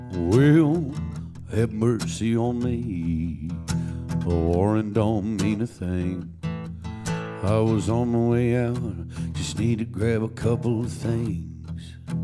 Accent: Tyler, Texas, United States; also born or lived in Dallas; I was born in Dallas, raised in Tyler, Texas, which is 2 hours east between Dallas and Shreveport off I-20. And grew up there, and, you know, I've been all over Texas.

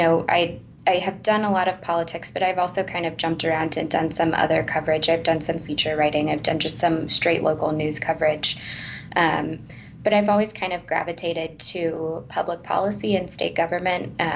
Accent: Lawrence, Kansas, United States; So I was born and raised in Lawrence, graduated from the University of Kansas. My first job out of school was in Kansas City.

